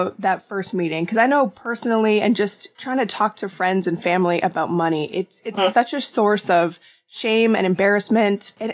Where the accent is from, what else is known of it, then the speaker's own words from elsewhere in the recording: Canada; I, guilty as a Canadian person, totally.